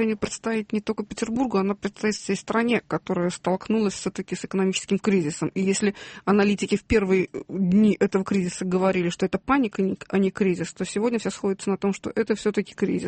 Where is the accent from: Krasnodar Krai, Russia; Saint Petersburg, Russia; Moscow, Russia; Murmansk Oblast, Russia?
Saint Petersburg, Russia; мы петербуржцы считаем первой столицей